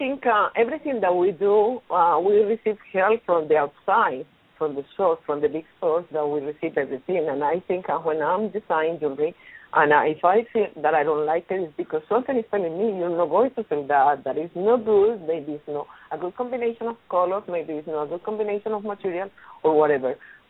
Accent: Medellin, Antioquia, Colombia; English is a second language; Last year, I was in my country. I am from Medellin

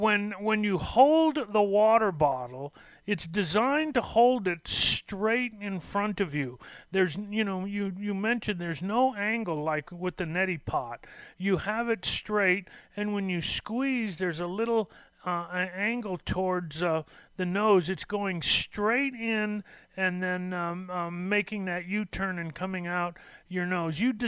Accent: Los Angeles, California, United States; You know, I was raised in Los Angeles, and, you know, as a kid growing up, I was a surfer

